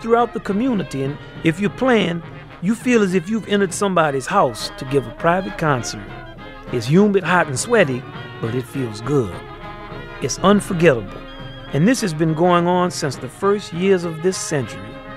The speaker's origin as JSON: {"language": "English", "town": "New Orleans", "region": "Louisiana", "country": "United States", "tie": "born or raised there", "said": "That's the … just finishing up some po' boy sandwiches from my hometown, New Orleans, Louisiana."}